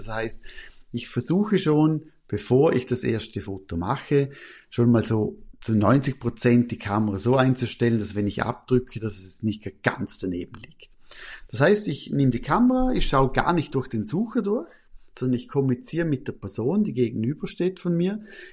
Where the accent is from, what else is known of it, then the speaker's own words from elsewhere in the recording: Austria; ich bin ja Österreicher, so Österreich-Schweizer Slang.